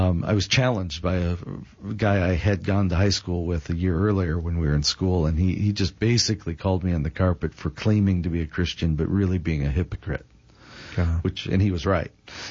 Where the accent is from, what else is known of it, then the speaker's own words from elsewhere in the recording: North Dakota, United States; I spoke at my hometown, I mentioned it a few times, up in North Dakota.